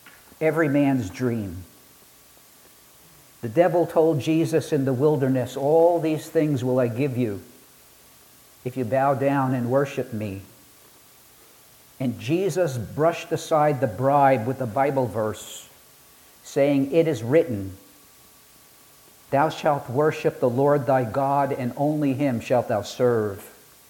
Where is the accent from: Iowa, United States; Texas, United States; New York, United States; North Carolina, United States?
New York, United States; Coney Island; I grew up in Coney Island.